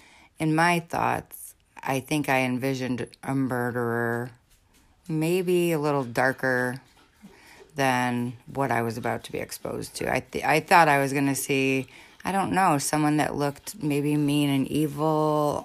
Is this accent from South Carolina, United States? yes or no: no; Chicago, Illinois, United States; I'm pretty sure I've known murderers in my life, just based on me growing up in Chicago and different things, maybe.